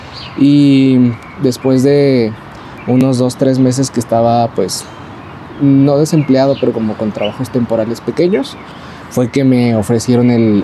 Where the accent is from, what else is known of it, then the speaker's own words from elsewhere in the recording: Texcoco, State of Mexico, Mexico; Yo soy originario de Texcoco, entonces mi pueblo se llama San Bernardino, está a 5 minutos de la universidad